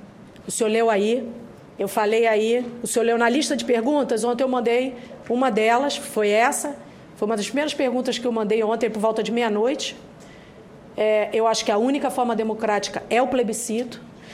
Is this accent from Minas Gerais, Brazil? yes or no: no; Rio de Janeiro, Brazil; now in Brasília, Brazil; Eu mesma estou em Brasília há 15 anos, mas eu sou do Rio.